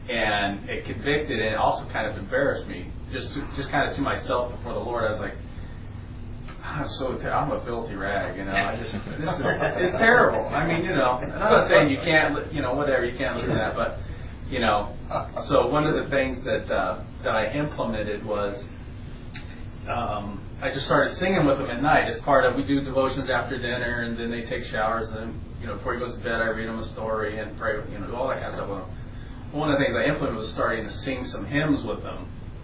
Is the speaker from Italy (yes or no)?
no; the South, United States; I grew up, I'm from the South originally, so I like old outlaw country music.